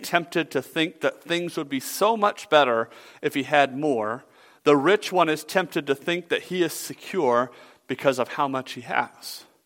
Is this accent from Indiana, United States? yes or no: no; Georgia, United States; growing up in the South, I mowed my grass like once every 2 weeks, whether it needed it or not.